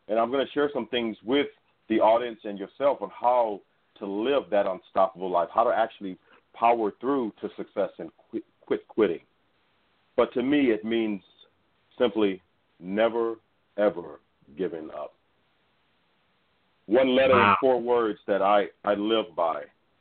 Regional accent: Houston, Texas, United States; Absolutely. I grew up in Houston, Texas. 1980 is the year that I was born. I grew up in a broken home.

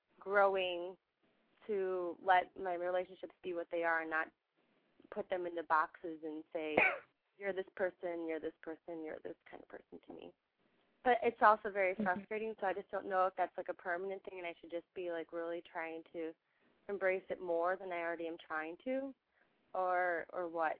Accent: Milwaukee, Wisconsin, United States; born there; And I was born in Milwaukee, Wisconsin

